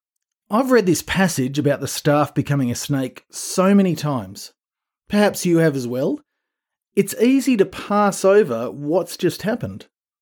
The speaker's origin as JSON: {"language": "English", "country": "Australia", "said": "Trust me, I'm Australian."}